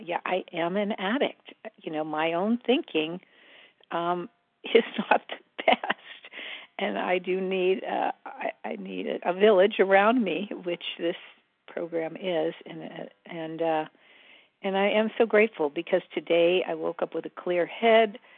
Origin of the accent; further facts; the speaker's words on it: Oregon, United States; And from Southern Oregon.